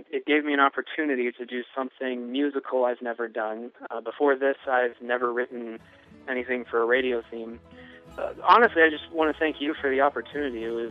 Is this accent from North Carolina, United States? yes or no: yes; Swansboro, North Carolina, United States; I'm originally from Swansboro, so the idea of creating something for my home area was kind of romantic.